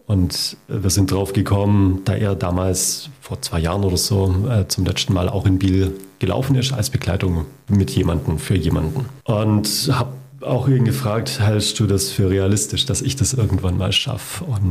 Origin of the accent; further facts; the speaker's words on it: Lichtenwald, Baden-Württemberg, Germany; also born or lived in Reichenbach; ich bin hier ja groß geworden in Lichtenwald und in Reichenbach.